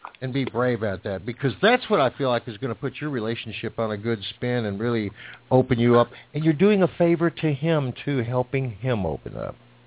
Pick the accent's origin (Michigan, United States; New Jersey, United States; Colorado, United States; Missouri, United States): New Jersey, United States; Plainfield; born there; Tina, I was born in Plainfield, New Jersey.